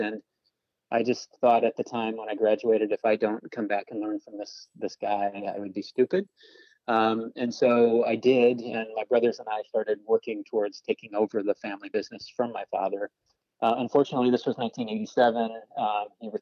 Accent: Coutts, Indiana, United States; moved away; also born or lived in Lakeside, Michigan; So I grew up in actually a small town in Indiana, Coutts, Indiana, until 1970, and our family then moved to Southwest Michigan, Lakeside, in 1970.

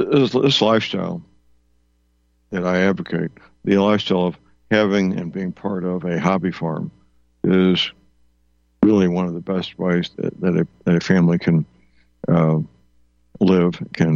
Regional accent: St. Louis, Missouri, United States; I do still watch broadcast news from my hometown, St. Louis

